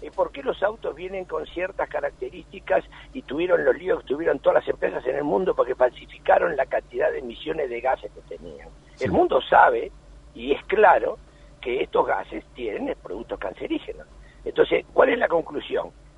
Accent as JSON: {"language": "Spanish", "country": "Uruguay", "said": "ni como uruguayo, me pongo la camiseta y me pongo la camiseta de Uruguay"}